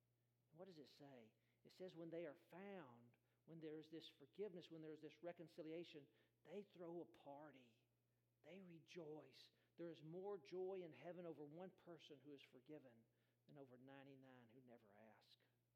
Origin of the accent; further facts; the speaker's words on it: Alabama, United States; Now, you may have heard I'm from Alabama, and I'm an Alabama fan.